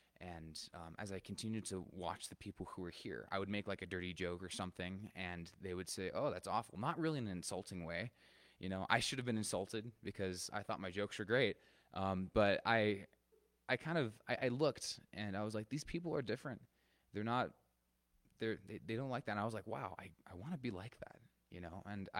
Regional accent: Julian, California, United States; also born or lived in Escondido; So I was born in San Diego, Escondido, California. I was raised here in Julian.

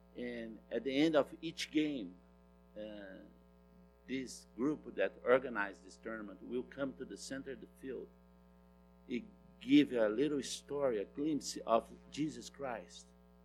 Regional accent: Brazil; So I was born in Brazil, into the slums in Brazil. Life was very hard.

